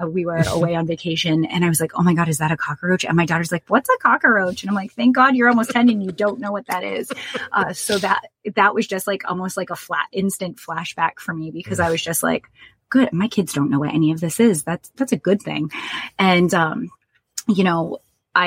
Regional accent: New Bedford, Massachusetts, United States; So I am originally from New Bedford, Massachusetts, and anyone who knows anything about New Bedford, Whaling City, capital of the world, awesome place to visit, great, great community. Growing up, it wasn't that great.

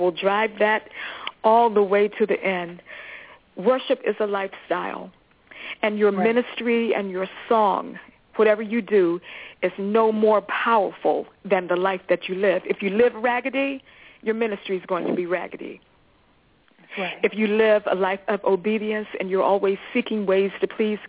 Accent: East Coast, United States; moved away; Because I'm from the East Coast, and when I moved here, something happened.

